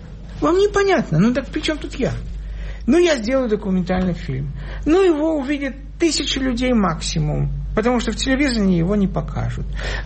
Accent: Russia; Теперь неловко даже сказать, я из России.

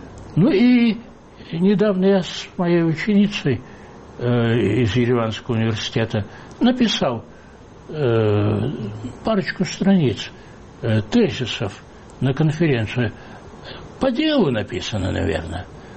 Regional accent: Georgia; родился и вырос в Грузии. Я представляю себе, как это.

